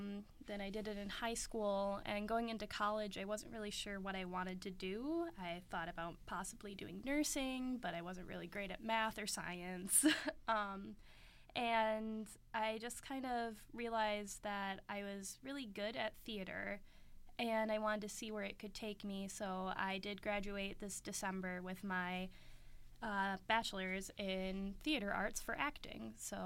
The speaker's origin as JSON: {"language": "English", "town": "Bristol", "region": "Wisconsin", "country": "United States", "said": "Yeah, so I'm from Bristol, Wisconsin. It's closer to the border to Illinois, for those that don't know."}